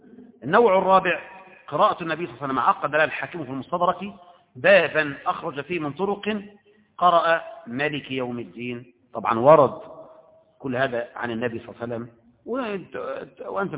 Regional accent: Egypt; لكن هل ممكن نقرأ بقراءات مثلا أخرى عندنا في مصر غير حفص؟

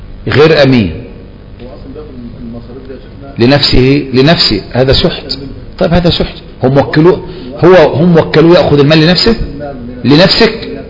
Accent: Egypt

